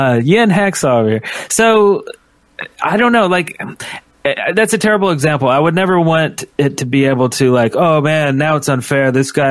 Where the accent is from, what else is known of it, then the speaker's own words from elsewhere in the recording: Arkansas, United States; born there; Because I was born in Arkansas, there's nothing in Arkansas.